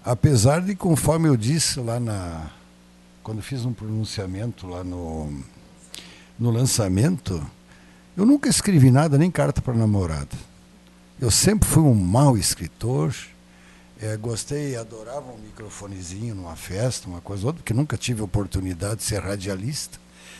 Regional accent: Pontão do Butiá, Rio Grande do Sul, Brazil; Eu adoro a minha terra natal, já falei em outra entrevista aqui que eu sou do Pontão do Butiá.

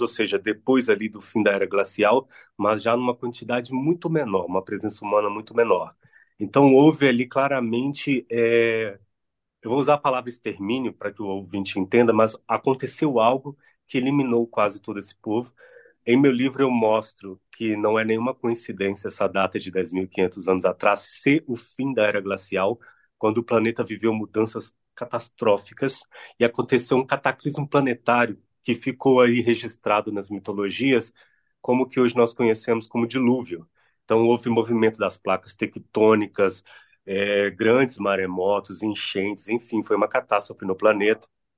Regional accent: Pedro Leopoldo, Minas Gerais, Brazil; ele foi descoberto em Pedro Leopoldo, que é a minha cidade natal.

